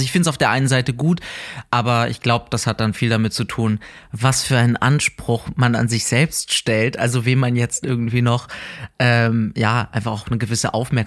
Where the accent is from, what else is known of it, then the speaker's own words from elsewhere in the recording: Neuwied, Rhineland-Palatinate, Germany; also born or lived in Koblenz; ich komme aus Koblenz, weil ich in Koblenz geboren bin, aber eigentlich bin ich mehr in Neuwied aufgewachsen.